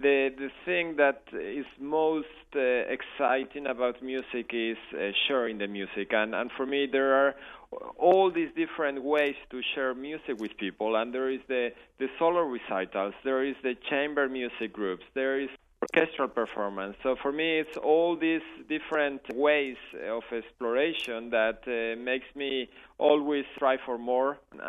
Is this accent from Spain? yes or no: yes; Logroño, La Rioja, Spain; but it was a real theater in my hometown in Logroño.